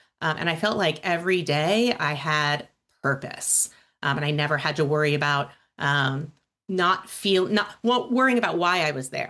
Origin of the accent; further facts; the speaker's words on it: New Jersey, United States; I grew up in New Jersey, which, believe it or not, got my pathway started to leadership.